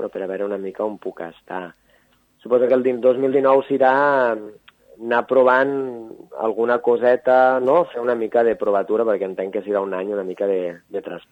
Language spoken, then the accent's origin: Catalan; Capçanes, Catalonia, Spain; Bueno, jo sempre dic que sóc de Capçanes